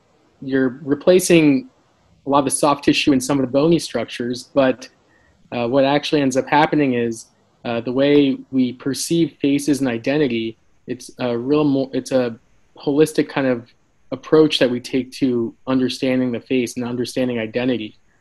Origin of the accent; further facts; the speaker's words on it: New Jersey, United States; I came from an engineering background growing up in New Jersey.